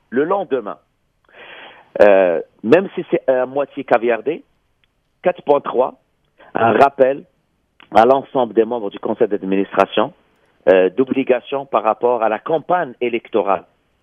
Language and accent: French; Quebec, Canada; en tant que Québécois